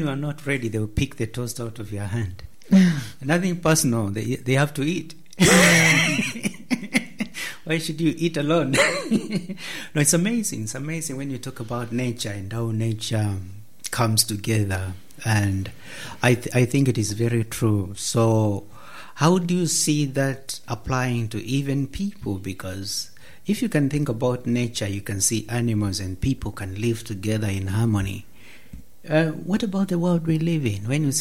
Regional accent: Kenya; I'm from Kenya, and we share half the country animals, half the country people.

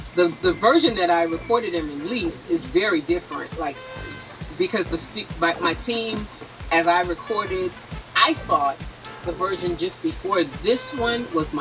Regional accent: the South, United States; I'm from the South, you know, we're real big on our elders.

